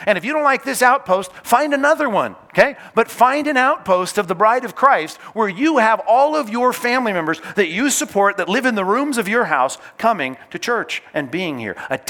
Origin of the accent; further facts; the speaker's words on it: Long Beach, California, United States; My folks had bought a new house. We moved from North Long Beach to East Long Beach.